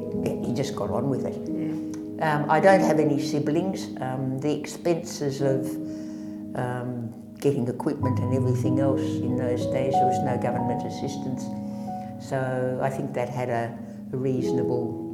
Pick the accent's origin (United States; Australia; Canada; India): Australia; Albury, New South Wales; born there; I was born in Albury on the Victorian-New South Wales border. It was Albury and Wodonga then. Never the two would meet, but it's Albury-Wodonga now. In July 1945